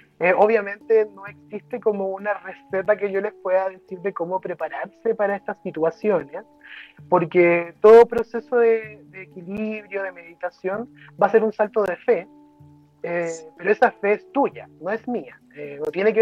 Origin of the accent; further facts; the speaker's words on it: Chile; also born or lived in Mexico; en México hice otras, pero esto ya en Chile es otra cosa, en mi país